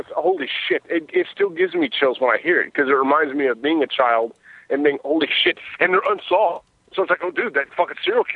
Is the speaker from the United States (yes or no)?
yes; the South, United States; I'm from the South.